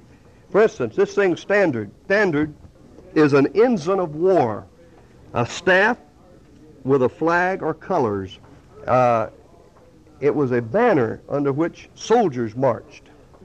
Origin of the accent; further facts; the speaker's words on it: Florida, United States; Just a little, my background, I'm from Florida.